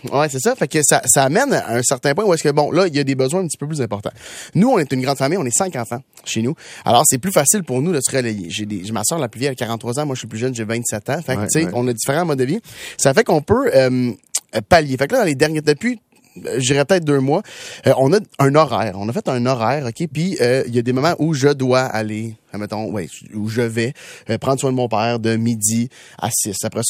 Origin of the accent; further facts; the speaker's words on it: Saint-Eustache, Quebec, Canada; Je viens de Saint-Eustache.